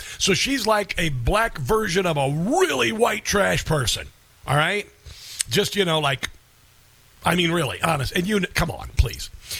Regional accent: Midwest, United States; I'm from the Midwest, so I have no accent.

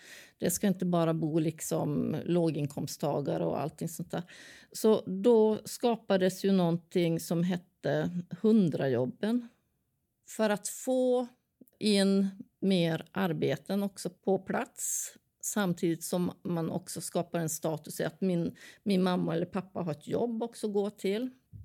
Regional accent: Norra Hammar, Jönköping County, Sweden; jag kommer från Norra Hammar, det är 5 kilometer därifrån, ett brukssamhälle där.

